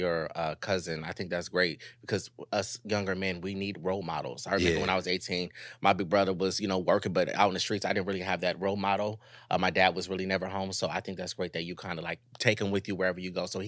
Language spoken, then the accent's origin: English; California, United States; But I'm from California.